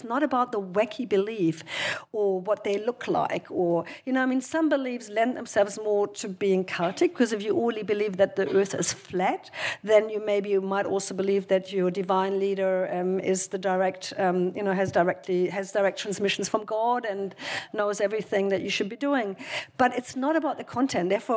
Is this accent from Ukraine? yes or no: no; Germany; I'm originally from Germany.